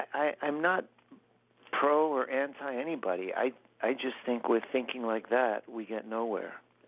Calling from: Catskill, New York, United States; I'm calling from Catskill, New York.

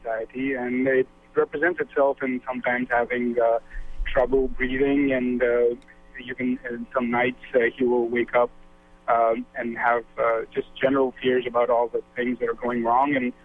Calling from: San Francisco, California, United States; I'm calling from San Francisco.

